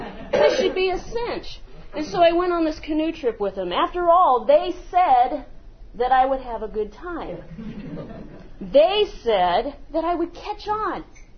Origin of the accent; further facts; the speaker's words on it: Marion, Indiana, United States; born there; also born or lived in Muskogee, Oklahoma; I was born in Marion, Indiana